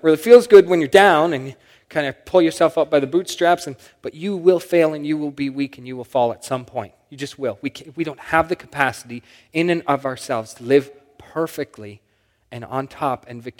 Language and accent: English; Canada; It's just, as a Canadian, I don't tick that way.